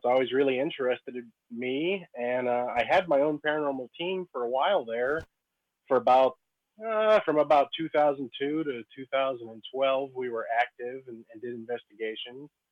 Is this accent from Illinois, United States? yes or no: yes; Peoria, Illinois, United States; Well, as he said, that wonderful introduction … from Peoria.